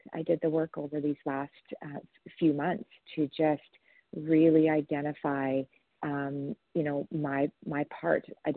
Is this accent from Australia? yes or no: no; Alberta, Canada; now in Ontario, Canada; I'm from Alberta, Canada, currently in Ontario.